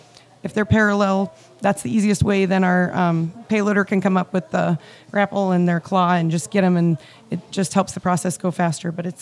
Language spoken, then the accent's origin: English; Nebraska, United States; It was nothing I've seen, and I'm from Nebraska. We've got tornadoes.